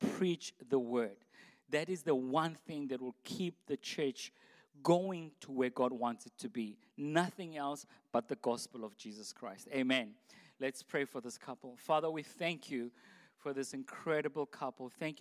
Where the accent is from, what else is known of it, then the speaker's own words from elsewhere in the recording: Potchefstroom, North West, South Africa; English is a second language; I come from Potchefstroom. So my English is mixed with Afrikaans and Setswana.